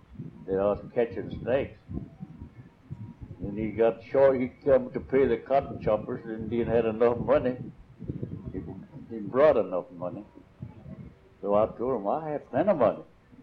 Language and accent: English; Castroville, Texas, United States; also born or lived in San Antonio; I was born in San Antonio until I was about 4 years old. And then we moved to Castroville, stayed about 6 years old. Stayed about 6 years.